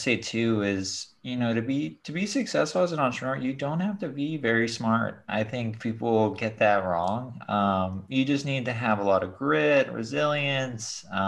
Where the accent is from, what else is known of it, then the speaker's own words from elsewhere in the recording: San Clemente, California, United States; But growing up in San Clemente, I think amplified that a little bit. Because it's a very affluent neighborhood. It's like near Laguna Beach.